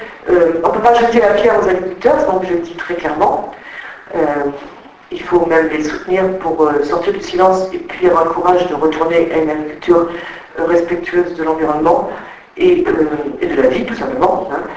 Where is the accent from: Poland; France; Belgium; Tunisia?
France; Nouvelle-Aquitaine; born there; je suis moi-même fille d'agriculteur, je suis née dans le Poitou-Charentes sur une ferme.